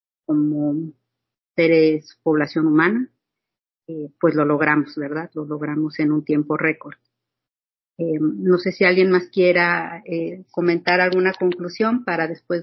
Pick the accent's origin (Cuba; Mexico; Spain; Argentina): Mexico; tenemos muchísimas herramientas como mexicanos.